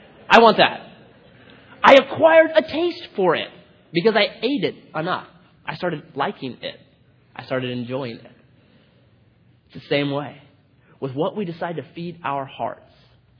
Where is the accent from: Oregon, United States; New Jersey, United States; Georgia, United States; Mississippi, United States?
Oregon, United States; Grants Pass; I was born in Grants Pass. Not born in Grants Pass, raised in Grants Pass.